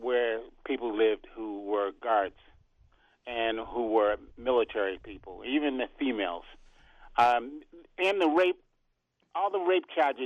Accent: Upper Marlboro, Maryland, United States; from Upper Marlboro.

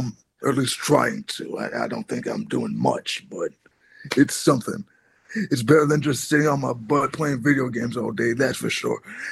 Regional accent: Washington, District of Columbia, United States; Born and raised in Ward 7, D.C. My mother came here from North Carolina, Kinston.

